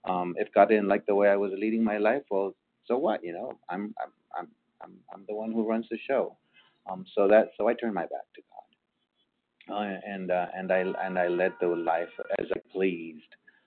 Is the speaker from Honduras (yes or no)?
yes; Honduras; from Honduras.